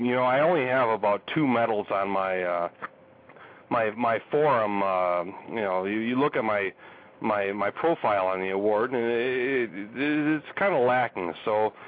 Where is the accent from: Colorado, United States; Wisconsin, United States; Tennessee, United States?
Wisconsin, United States; accent: Wisconsin; they suspected I was from the Wisconsin. Just because of the way I was talking